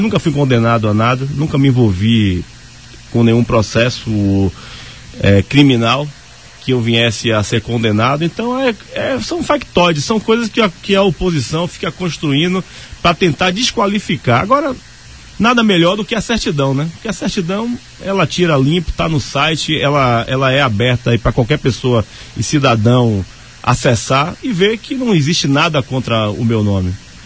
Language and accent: Portuguese; Salvador, Bahia, Brazil; also born or lived in São Paulo; now in Lauro de Freitas, Brazil; Fiquei 15 anos em São Paulo, sou de Salvador e hoje estou há mais ou menos 7 anos morando em Lauro de Freitas